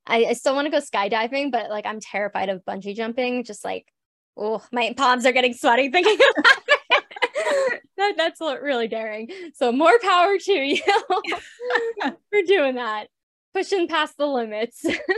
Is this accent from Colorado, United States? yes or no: no; Florida, United States; I'm from Florida, so like I used to see them all the time.